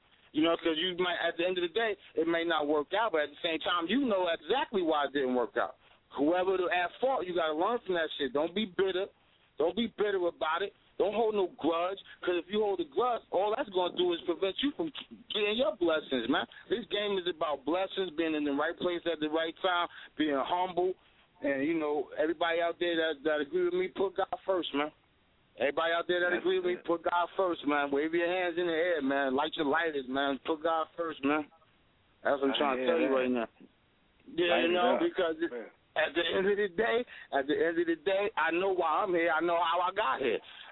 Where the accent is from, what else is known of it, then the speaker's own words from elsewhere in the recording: New Jersey, United States; so I'm from Jersey, so, like, he was moving around Jersey when he first got on.